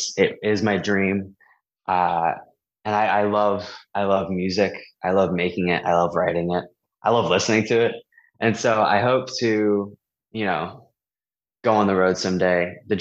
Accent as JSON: {"language": "English", "region": "New Hampshire", "country": "United States", "tie": "born or raised there", "said": "It was this venue in my home state, New Hampshire."}